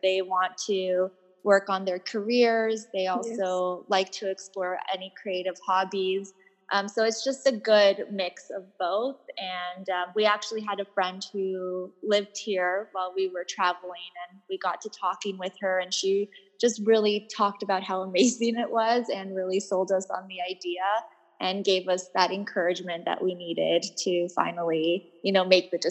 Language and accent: English; Toronto, Ontario, Canada; So essentially, I'm from Toronto, Canada